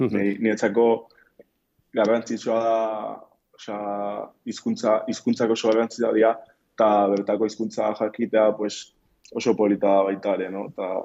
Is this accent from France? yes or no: no; San Sebastián, Basque Country, Spain; also born or lived in Equatorial Guinea; Zortzi urte nitula Donostia jo nintzen nire amakin, eta nire aitakin, eta aukera izan nun Ibai ikastolan pues, ikastea